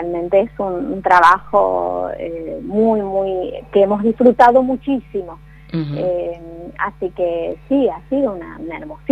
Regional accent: Corrientes, Argentina; porque también me fui de Corrientes, y bueno, cuando volví otra vez hemos retomado contacto y sí.

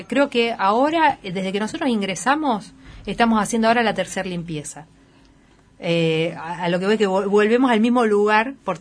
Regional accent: Buenos Aires, Argentina; now in Esquel, Argentina; Mira, yo soy de Buenos Aires y, bueno, terminé mi estudio académico.

